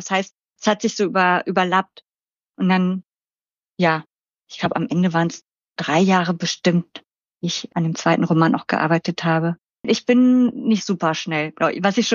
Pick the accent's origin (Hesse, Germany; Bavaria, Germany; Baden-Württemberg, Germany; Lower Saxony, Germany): Lower Saxony, Germany; ich komme ja aus Friesland und ich glaube, ich spreche relativ Hochdeutsch, auch immer wieder dran gearbeitet